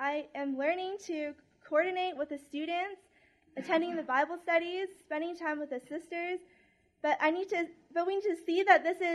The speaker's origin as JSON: {"language": "English", "town": "Coquitlam", "region": "British Columbia", "country": "Canada", "said": "I'm from Coquitlam, Canada. I'm entering into my third year at UBC."}